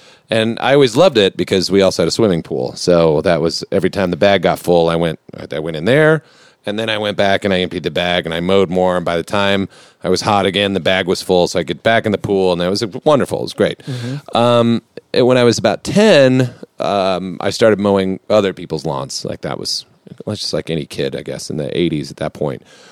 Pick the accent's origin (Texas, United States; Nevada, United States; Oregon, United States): Texas, United States; Houston; So I'm from Houston originally.